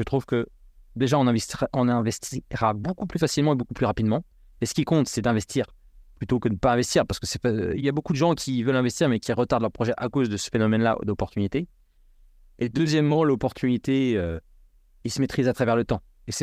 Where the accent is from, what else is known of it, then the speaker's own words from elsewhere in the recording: Nantes, Pays de la Loire, France; Que je connais bien, parce que moi, je viens de Nantes, donc c'est pas trop loin de ça.